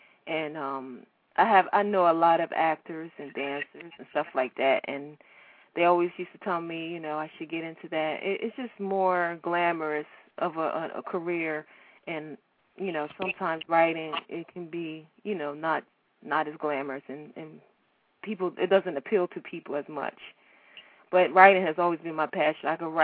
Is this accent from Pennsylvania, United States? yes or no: yes; Pittsburgh, Pennsylvania, United States; also born or lived in Delaware; Okay, well … I prefer to go by my pen name. I was born in Pittsburgh, and I was raised in Pittsburgh, but I lived a lot in Delaware.